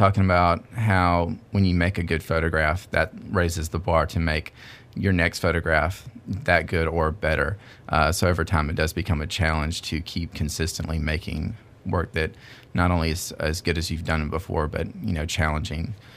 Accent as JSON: {"language": "English", "region": "Georgia", "country": "United States", "moved": "as an adult", "said": "I'm originally from Georgia. I moved out here 3 or 4 years ago to teach at Tech."}